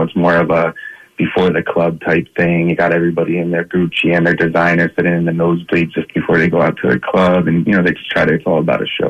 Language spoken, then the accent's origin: English; Philadelphia, Pennsylvania, United States; now in Atlanta, United States; So I'm actually born and raised in South Philly. And once I graduated from Temple University, I actually got a job with the Atlanta Hawks. So that's why I moved.